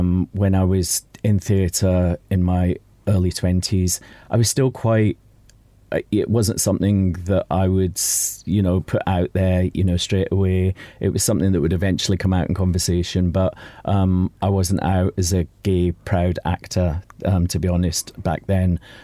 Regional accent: Glasgow, Scotland, United Kingdom; accent: Glaswegian; I'd come out with this Glaswegian accent and they'd be like, where the hell are you from, you know? So I wanted to stay in Glasgow, to be honest, and do it, make it there.

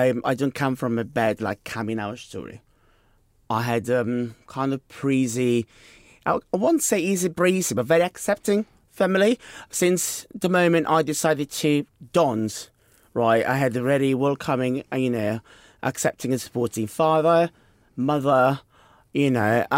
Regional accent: Tivoli, Lazio, Italy; English is a second language; I am originally from Tivoli, which is a small town approximately like 45 minutes. Far from Rome.

